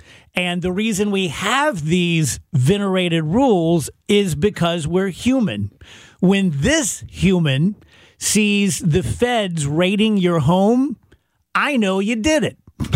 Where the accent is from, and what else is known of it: South Roxana, Illinois, United States; born there